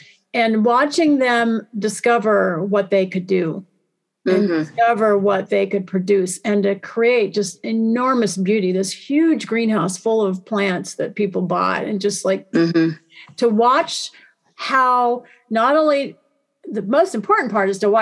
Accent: Kansas, United States; I grew up in Kansas. I grew up very close to Kansas State University.

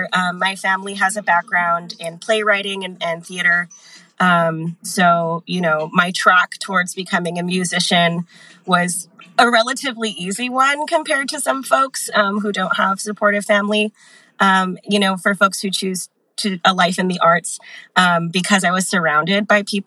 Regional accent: San Juan Bautista, California, United States; now in Los Angeles, United States; I'm a Latina survivor, educator, and musician. I grew up in San Juan Bautista, a Mamutsun tribal land, and I currently live in Los Angeles, occupy Tongva land.

